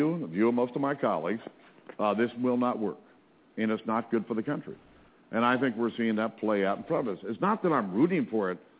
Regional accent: Midwest, United States; We're from the Midwest.

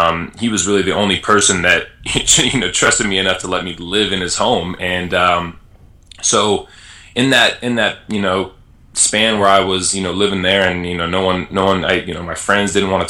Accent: Las Vegas, Nevada, United States; I grew up in Las Vegas, so you can only imagine the stories that I might have.

